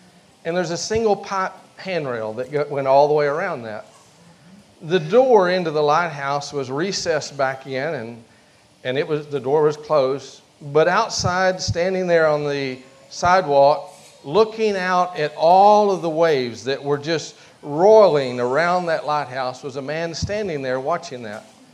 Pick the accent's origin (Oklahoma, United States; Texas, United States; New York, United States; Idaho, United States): Oklahoma, United States; Sapulpa; from Sepulpa.